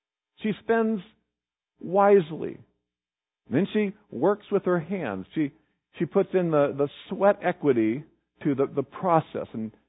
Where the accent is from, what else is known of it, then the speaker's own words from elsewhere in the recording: Kansas, United States; kind of like where I grew up in Kansas, virtually everyone was a farmer.